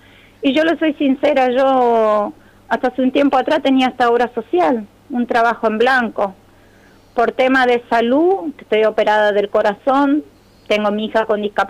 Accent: Chaco, Argentina; Yo soy chaqueña, yo conozco sí. El Chaco.

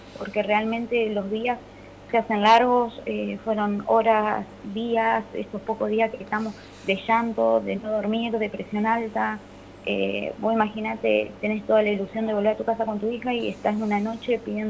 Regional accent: San Lorenzo, Santa Fe, Argentina; Yo soy de ahí, de Barrio Centro, y ahora estaba hace unos meses allá en Beltrán, porque tengo negocio.

